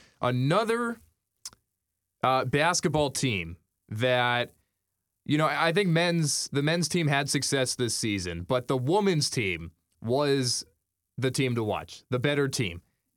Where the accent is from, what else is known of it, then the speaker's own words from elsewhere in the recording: California, United States; Hey, I'm from California.